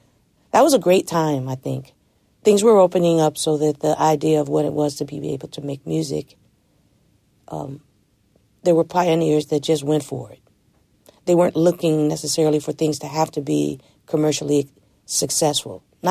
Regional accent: Los Angeles, California, United States; See, Sly was out here, and I'm from Los Angeles

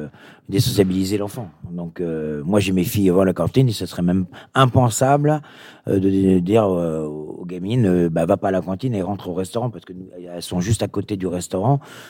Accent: Quiberon, Brittany, France; moi, je suis breton, donc on a toujours ce caramel façon chichi, quelque part. Les chichis, c'est chez nous, à Quiberon

